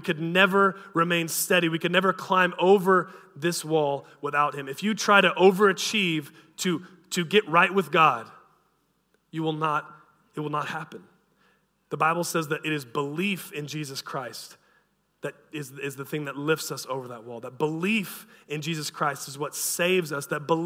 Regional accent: United States; All right, I'm an American, so American football coach.

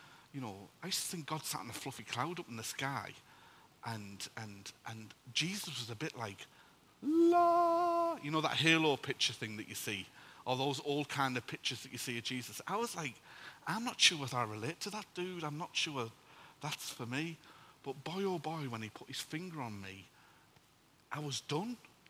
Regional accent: Middlesbrough, North East England, United Kingdom; So just a little bit of background from me. I'm from Middlesbrough.

